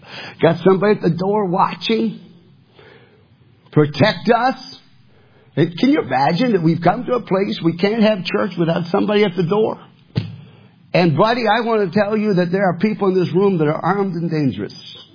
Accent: Michigan, United States; also born or lived in Tennessee; I came from Michigan and by way of Tennessee to a Bible college.

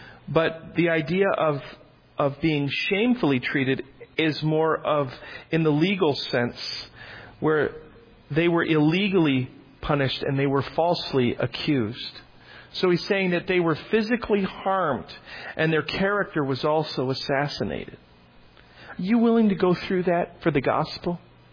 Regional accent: Oak Forest, Illinois, United States; also born or lived in Ponchatoula, Louisiana; So I moved from Ponchatoula, Louisiana, back to Oak Forest, Illinois, to be with my father and my stepmom.

